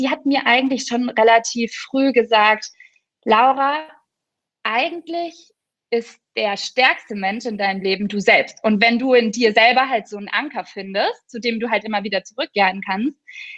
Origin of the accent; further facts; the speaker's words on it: Würzburg, Bavaria, Germany; Ich komme aus Würzburg.